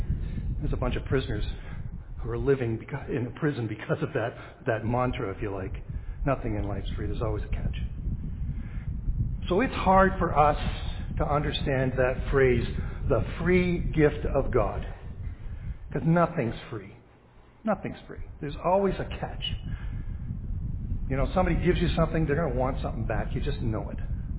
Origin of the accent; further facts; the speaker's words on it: Canada; born there; The fact that we've been born in this country means that because we're Canadian citizens, we have the right